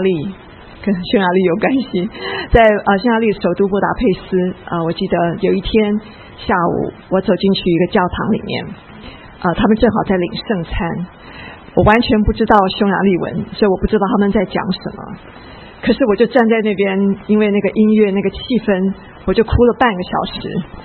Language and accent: Chinese; Taiwan; 我来自台湾，从小在台湾长大，那就很习惯跟家人，在台湾很风行拜拜。